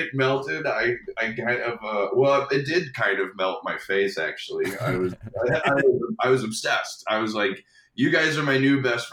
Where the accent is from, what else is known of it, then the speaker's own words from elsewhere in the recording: Indianapolis, Indiana, United States; moved away as an adult; now in Los Angeles, United States; And I moved out to LA. I'm from Indianapolis originally, and I moved out after I graduated from college here in Indiana in 2008.